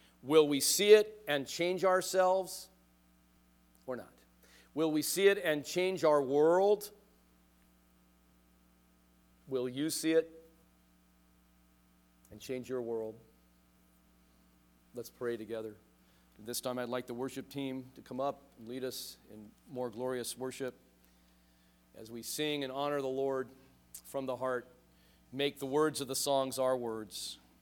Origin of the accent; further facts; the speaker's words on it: Van Nuys, California, United States; I grew up in Catholic school. I went to Catholic school grade 1 through the middle of grade 11. I actually, in Van Nuys, St. Bridget of Sweden.